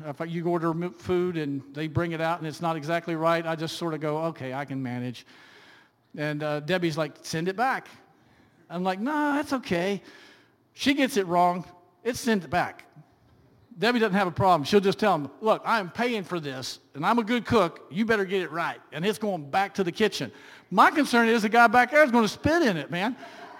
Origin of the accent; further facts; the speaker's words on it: Virginia, United States; I grew up in Southwest Virginia in the mountains. I'm a hillbilly through and through.